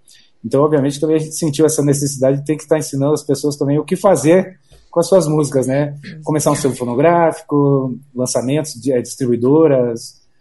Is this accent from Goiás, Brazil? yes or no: no; Curitiba, Paraná, Brazil; sou curitibano, tenho 44 anos, trabalho com música eletrônica.